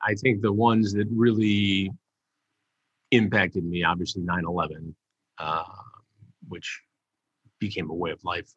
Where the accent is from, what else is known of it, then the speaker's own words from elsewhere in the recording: Detroit, Michigan, United States; Now, I grew up in Detroit, right?